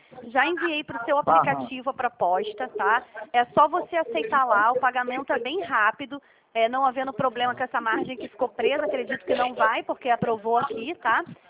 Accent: Rio de Janeiro, Brazil; eu sou aqui do Rio de Janeiro.

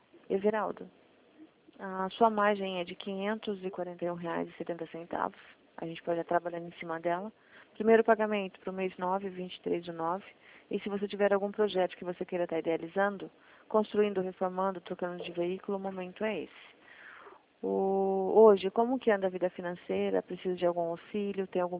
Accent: Sorocaba, São Paulo, Brazil; consultora financeira do Santander. A minha família é de Taquarituba. Eu sou de Sorocaba.

